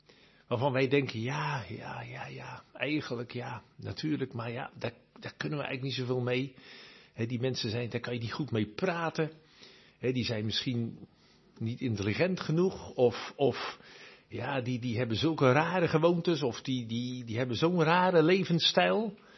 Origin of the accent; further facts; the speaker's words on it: Rotterdam, South Holland, Netherlands; Ik kom zelf van oorsprong uit Rotterdam. Ik kan me Rotterdam nog herinneren, dat het 15 jaar geleden was.